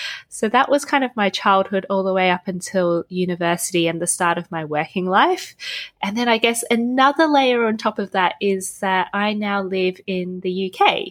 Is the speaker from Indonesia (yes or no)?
no; Australia; also born or lived in Hong Kong; So my, I guess, heritage is Chinese. I was born in Hong Kong, but my mum and dad and I moved to Australia when I was just 8 months old. So I guess I was born into a Chinese family and grew up in Australia.